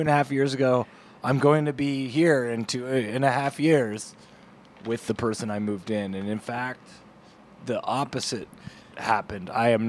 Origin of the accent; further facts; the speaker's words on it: Canada; I'm from Canada. Home of the Whopper.